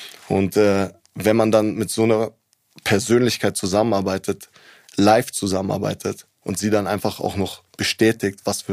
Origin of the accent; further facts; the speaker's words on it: Munich, Bavaria, Germany; München, weil München mein Heimatort ist. Und wenn mich jemand nach meiner Heimat fragt, dann würde ich immer sagen München. Hier fühle ich mich zu Hause.